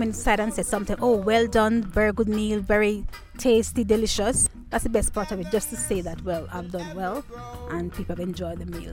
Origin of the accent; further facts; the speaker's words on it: Saint Thomas, Jamaica; I'm 46 years of age. I'm from Jamaica, St. Thomas